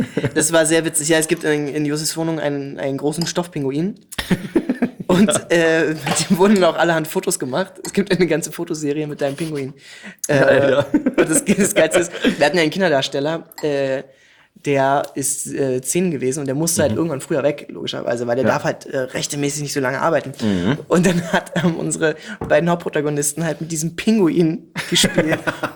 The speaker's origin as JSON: {"language": "German", "region": "Berlin", "country": "Germany", "said": "ich komme nicht aus Charlottenburg, ich komme aus Pankow tatsächlich."}